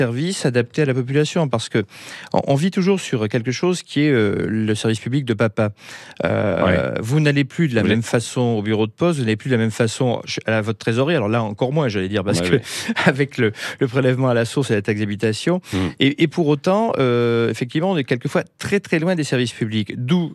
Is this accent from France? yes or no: yes; the Alps, France; born there; Je suis né dans les Alpes, je connais très bien les gens qui font de la chasse au chamois